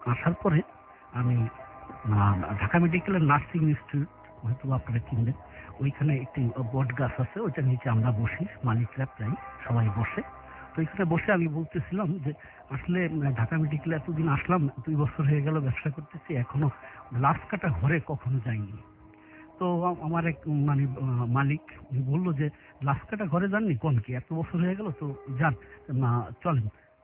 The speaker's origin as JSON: {"language": "Bangla", "town": "Madaripur", "region": "Dhaka Division", "country": "Bangladesh", "said": "আমি মাদারীপুর থেকে এসেছি"}